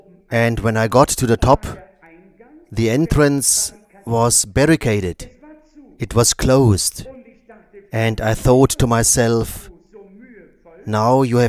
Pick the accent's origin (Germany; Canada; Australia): Germany; Krefeld, North Rhine-Westphalia; I come from Krefeld.